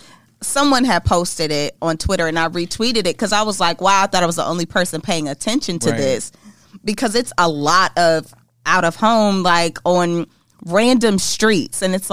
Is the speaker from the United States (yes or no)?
yes; Indiana, United States; Oh, no. Listen, I'm from Indiana